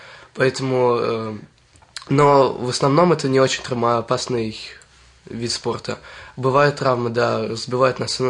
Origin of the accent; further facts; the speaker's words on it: Zhukovsky, Moscow Oblast, Russia; Я из Жуковского.